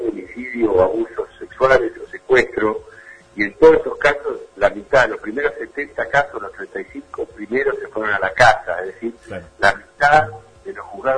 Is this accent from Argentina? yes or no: yes; Tandil, Buenos Aires Province, Argentina; born there; yo nací en Tandil, no sé si vos naciste en Pinamar, pero yo soy un bonaerense del interior.